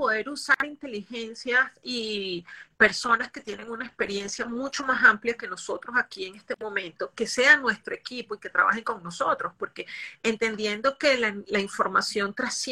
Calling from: Argentina; desde Argentina. Eso me pasa.

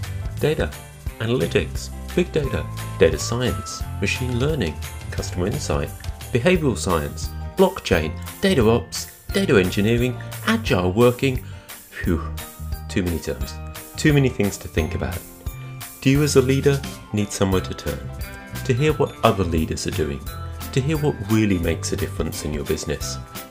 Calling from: Newport, Wales, United Kingdom; And I'm still coming from Newport, South Wales, everybody. So there's our distance.

